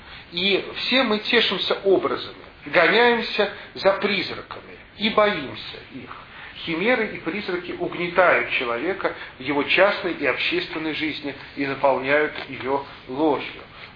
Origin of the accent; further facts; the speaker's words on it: Moscow, Russia; born there; я родился в Шалопутинском переулке на Таганке. Первые полтора года своей жизни провел возле птичьего рынка на Рогожской заставе, у Рогожской заставы.